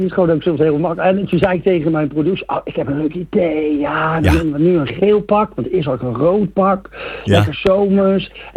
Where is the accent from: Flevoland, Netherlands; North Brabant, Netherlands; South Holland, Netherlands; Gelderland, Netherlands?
South Holland, Netherlands; Moordrecht; Ik kom uit Moordrecht. Dat ligt tussen Gouda en Rotterdam in, mochten mensen dat niet weten. Ja. Ik ben 48 jaar